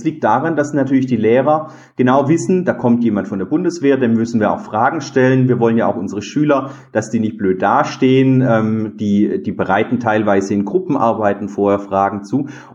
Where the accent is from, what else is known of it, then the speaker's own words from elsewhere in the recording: Southern Germany, Germany; Bei uns im Süden, also gerade in Süddeutschland, Bayern, Baden-Württemberg, haben Jugendoffiziere überhaupt kein Problem.